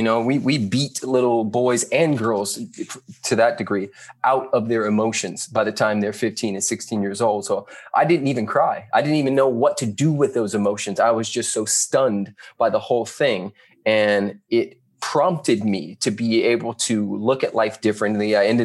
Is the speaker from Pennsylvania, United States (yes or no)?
no; Carson, California, United States; also born or lived in Compton; So I was born in Compton and raised in Carson.